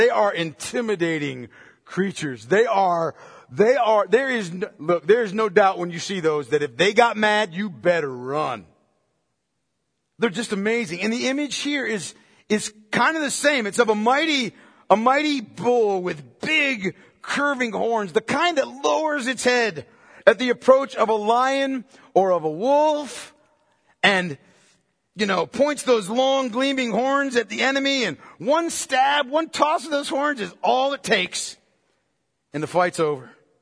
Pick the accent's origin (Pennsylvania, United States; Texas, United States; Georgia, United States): Pennsylvania, United States; I grew up in Pennsylvania, all right, in a farm town, and there were no shortage of bulls around, right?